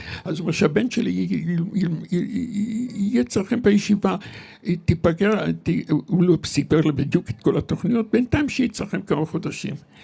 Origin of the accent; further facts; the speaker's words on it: Ramat Gan, Tel Aviv District, Israel; גדלתי ברמת גן.